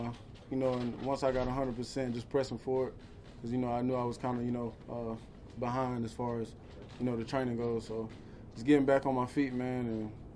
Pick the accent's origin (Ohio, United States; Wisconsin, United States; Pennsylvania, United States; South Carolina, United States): South Carolina, United States; I'm from South Carolina, so we share a lot in common. I'm in Georgia a lot, so.